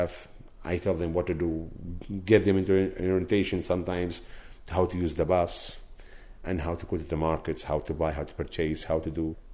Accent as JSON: {"language": "English", "country": "Syria", "second_language": "English", "moved": "yes", "lives_now": "Providence, United States", "said": "I came from Syria."}